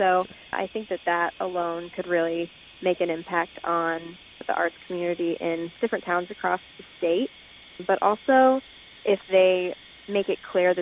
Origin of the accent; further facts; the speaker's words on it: Quad Cities, United States; also born or lived in Bloomington-Normal; now in Springfield, United States; I grew up in the Quad Cities, and I moved to Bloomington Normal when I went to school at Illinois State, and now I'm in Springfield.